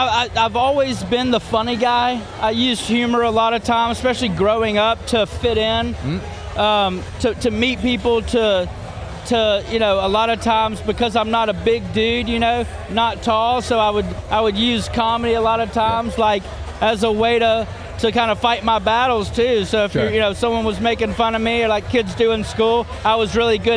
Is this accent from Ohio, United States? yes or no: no; Alabama, United States; So, grew up, born and raised in Alabama.